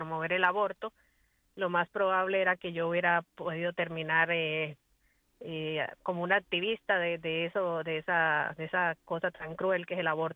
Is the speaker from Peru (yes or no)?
no; Colombia; moved away; Y crecí en Colombia, después, bueno, tuve muchos sueños de venir a este país